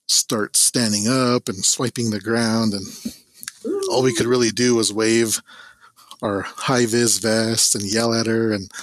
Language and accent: English; South Dakota, United States; now in Colorado, United States; Since I'm from South Dakota, the plains, I was able to connect with the plains tribes right away